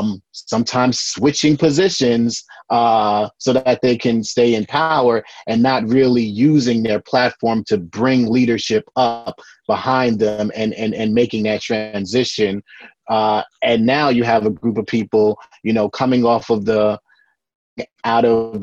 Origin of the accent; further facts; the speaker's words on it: Brooklyn, New York, United States; a lot of the founding members like myself, born and raised in Brooklyn.